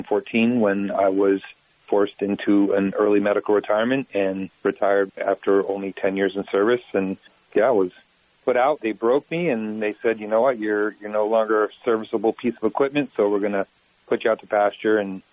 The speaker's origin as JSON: {"language": "English", "region": "Massachusetts", "country": "United States", "said": "And I told him I came from Massachusetts and was a big outdoor guy, loved hunting and fishing and anything in the outdoors."}